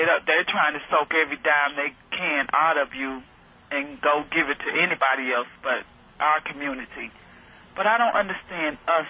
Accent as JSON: {"language": "English", "region": "Mississippi", "country": "United States", "said": "I'm talking about I'm a Mississippian."}